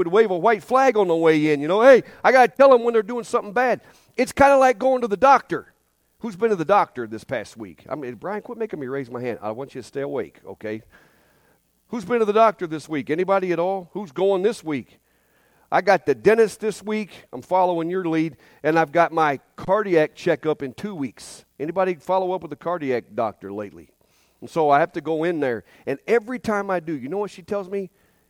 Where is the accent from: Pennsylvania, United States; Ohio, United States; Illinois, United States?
Ohio, United States; I'm from Ohio, obviously. We already figured that out.